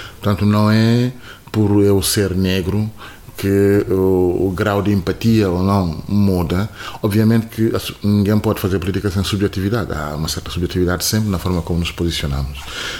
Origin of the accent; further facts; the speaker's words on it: Casamance, Senegal; Eu sou da zona sul do Senegal, que faz fronteira com a Guiné-Bissau.